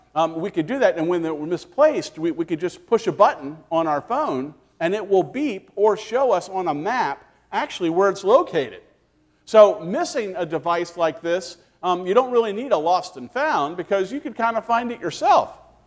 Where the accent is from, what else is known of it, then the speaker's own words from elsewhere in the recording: Maryland, United States; I was raised in Maryland in D.C. area, and so go Redskins.